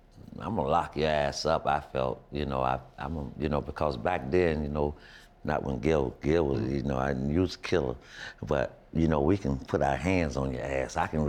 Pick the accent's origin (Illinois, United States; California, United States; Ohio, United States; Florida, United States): Florida, United States; now in San Antonio, United States; I'm from Florida. I mean, I'm new in this little, I don't know, San Antonio